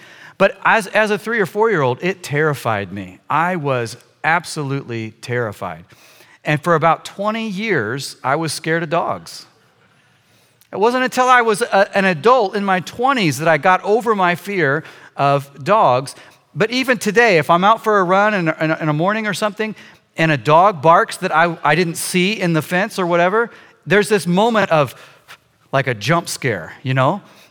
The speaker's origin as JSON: {"language": "English", "region": "Wisconsin", "country": "United States", "said": "I came from Wisconsin, so I'm a little sore, but..."}